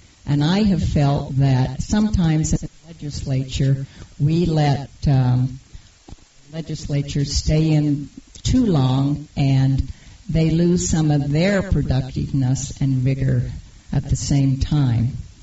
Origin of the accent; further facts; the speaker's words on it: Utah, United States; from San Juan County.